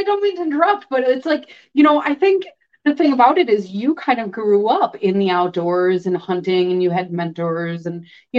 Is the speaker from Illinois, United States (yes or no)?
yes; Chicago, Illinois, United States; I grew up in Chicago. And so, when I was very young, we were closer to the city. And then after we were kind of more in the suburbs.